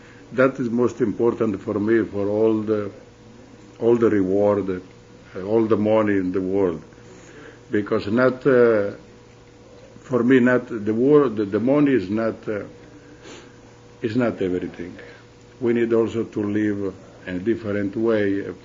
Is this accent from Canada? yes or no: no; Venezuela; I grew up in Latin, in Venezuela.